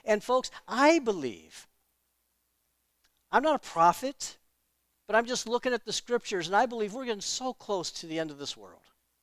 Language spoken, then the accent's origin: English; Detroit, Michigan, United States; I grew up in Detroit. I grew up in a racially diverse community. I went to a racially diverse schools.